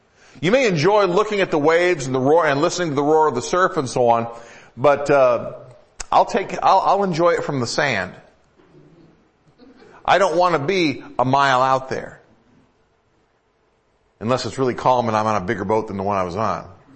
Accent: Michigan, United States; I grew up in Michigan. You go to Lake Michigan, crane your eyes, and you can't see Wisconsin.

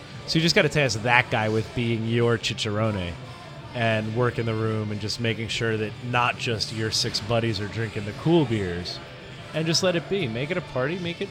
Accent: New Jersey, United States; I'm assuming four drafts, because that's how I picture the world because I grew up in New Jersey.

